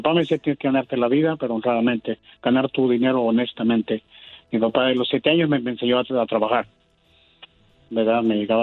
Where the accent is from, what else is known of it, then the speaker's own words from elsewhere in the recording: Guatemala; Guatemala.